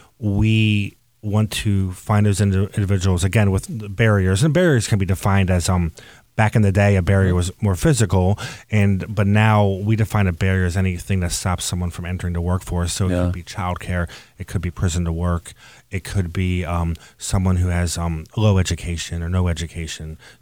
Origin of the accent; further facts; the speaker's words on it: Rosedale, Maryland, United States; also born or lived in California; I am. I grew up in Rosedale. I lived in Parkville forever and had a brief stint in California for a while.